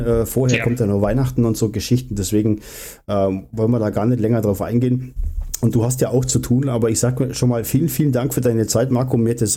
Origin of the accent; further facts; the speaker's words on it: Bavaria, Germany; weil als Oberbayer oder als Allgäuer ist ja Bad Tölz nicht so weit weg